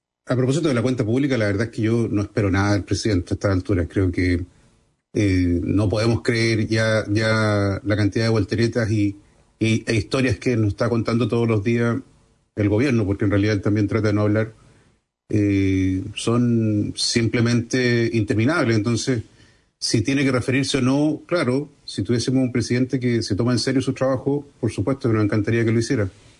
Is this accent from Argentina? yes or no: no; Chile; somos todos los chilenos.